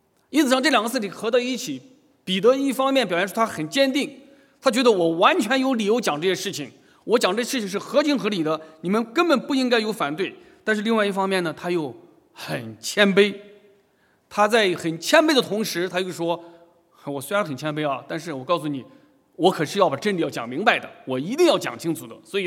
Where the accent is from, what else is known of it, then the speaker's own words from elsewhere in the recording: China; 我就想到从我们中国人来讲，我们中国人其实很像